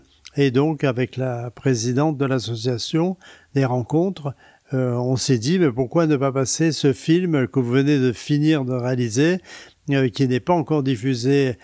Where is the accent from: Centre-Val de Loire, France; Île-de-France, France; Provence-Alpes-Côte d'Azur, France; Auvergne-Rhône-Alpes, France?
Provence-Alpes-Côte d'Azur, France; Aix-en-Provence; born there; même si je suis né à Aix-en-Provence, j'habite près de Sisteron, finalement